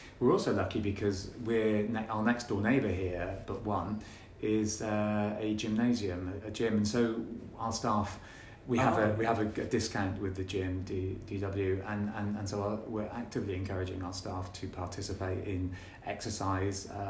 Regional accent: Gloucester, South West England, United Kingdom

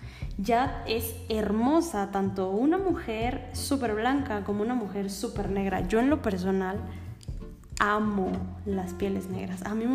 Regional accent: Mexico; nosotras como latinas, como mexicanas, que somos mujeres con curvas

